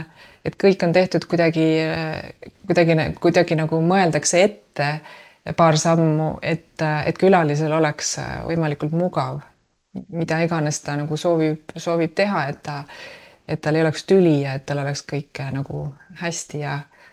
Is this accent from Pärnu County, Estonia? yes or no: no; Saare County, Estonia; me oleme kaasa võtnud Saaremalt selle teise nagu aegruumi süsteemi